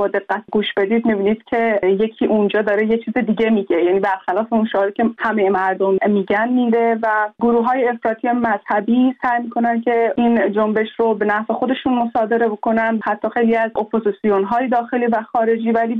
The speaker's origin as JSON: {"language": "Persian", "region": "Sistan and Baluchestan", "country": "Iran", "said": "من خودم به عنوان یک بلوچ که سالها مورد استعمار، سرکوب، اعدام، فاشیسم و همه اینها قرار گرفتیم، به عنوان یک زن"}